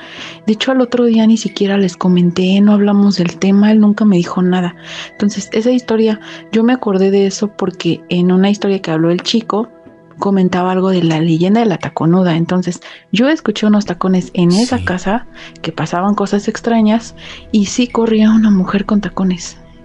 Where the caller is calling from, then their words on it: State of Mexico, Mexico; soy del Estado de México.